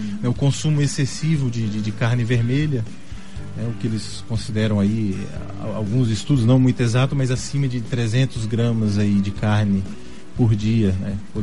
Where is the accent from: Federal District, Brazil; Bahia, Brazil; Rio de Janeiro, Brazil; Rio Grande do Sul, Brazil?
Federal District, Brazil; Brasília; moved away as an adult; Eu sou de Brasília, né? Brasília? Morei lá até os 20 anos, mas eu fiz faculdade aqui.